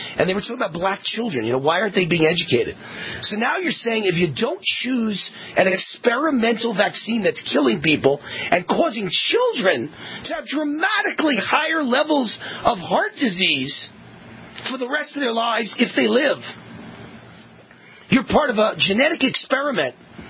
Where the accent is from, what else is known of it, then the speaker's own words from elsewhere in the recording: Mount Vernon, New York, United States; I grew up in Mount Vernon, New York. And the town was about 60% black.